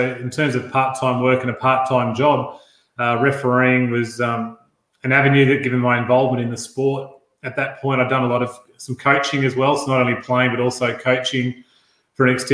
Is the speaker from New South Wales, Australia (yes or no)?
yes; Sydney, New South Wales, Australia; I'm on the Northern Beaches part of Sydney. Was born here and still continue to live here in what's a beautiful part of the world over here.